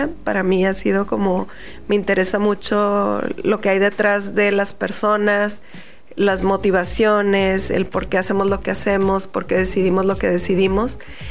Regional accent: Tijuana, Baja California, Mexico; also born or lived in Sonora; soy tijuanense, nacida en Sonora, como muchos de quienes vivimos aquí.

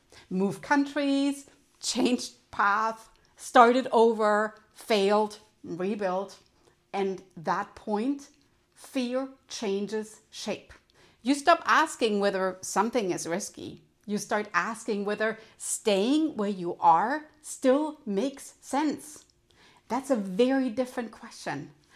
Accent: Germany; I grew up in Germany, and if you grew up there, cars weren't just transportation.

